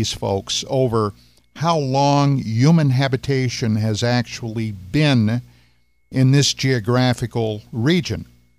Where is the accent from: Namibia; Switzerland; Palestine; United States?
United States; Pennsylvania; Originally, I am from the East Coast. My home state was in Pennsylvania, but I've lived across the United States.